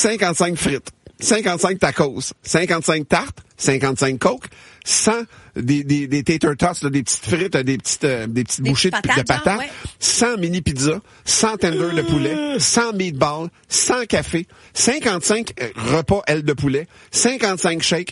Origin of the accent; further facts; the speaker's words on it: Quebec, Canada; Il donne la main, je viens du Québec.